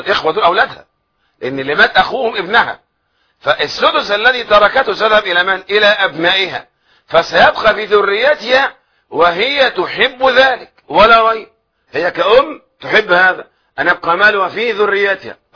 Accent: Egypt; بمسألة الوصية الواجبة الشهيرة عندنا في مصر

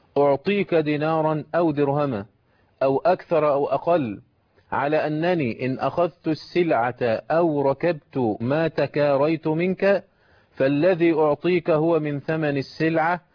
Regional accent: Egypt; نجد عندنا في مصر وفي بعض القوانين الأخر

